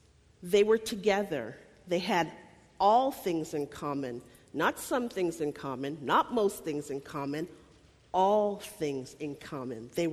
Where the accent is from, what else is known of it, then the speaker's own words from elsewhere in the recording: Montreal, Quebec, Canada; I am from Montreal.